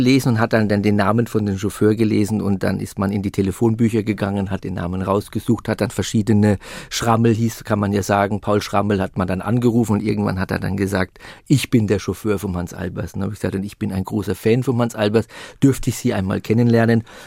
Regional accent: Bavaria, Germany; Und ich bin ja in Franken aufgewachsen, wir konnten diesen Sender auch sehen.

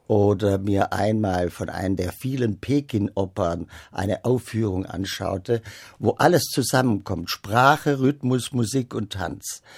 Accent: Baden-Württemberg, Germany; Ich als Schwabe beziehe ich man dann auf

